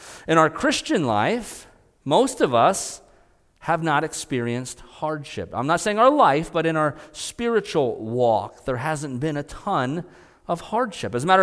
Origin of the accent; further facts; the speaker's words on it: Scotland, United Kingdom; because I'm Scottish